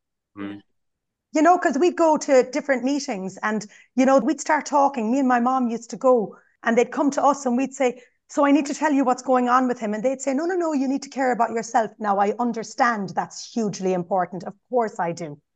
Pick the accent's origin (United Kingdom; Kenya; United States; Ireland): Ireland; Kerry, Munster; at the time, I lived in Kerry. I'm from Kerry originally.